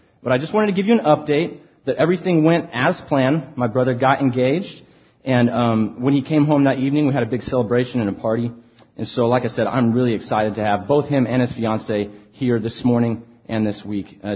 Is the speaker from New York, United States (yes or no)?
no; Austin, Texas, United States; I was actually watching the Democratic debate in my hometown of Austin.